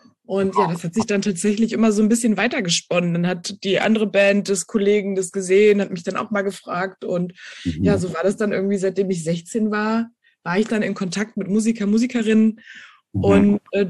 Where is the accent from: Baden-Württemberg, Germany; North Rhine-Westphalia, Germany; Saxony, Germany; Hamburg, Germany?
North Rhine-Westphalia, Germany; born there; now in Berlin, Germany; Ich komme gebürtig aus Nordrhein-Westfalen, lebe aber jetzt mittlerweile schon fast 9 Jahre in Berlin, da ich hier studiert habe.